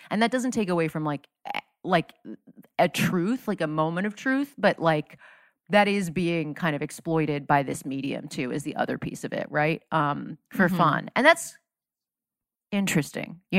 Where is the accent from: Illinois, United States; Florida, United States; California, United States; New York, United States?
Florida, United States; I grew up in South Florida. There weren't that many like other brown folks, right?